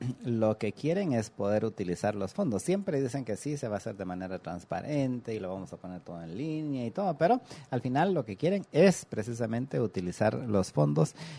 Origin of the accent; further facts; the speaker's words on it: Retalhuleu, Guatemala; es el mismo puente que está desde que yo crecí en Reu hace 40 y pico de años.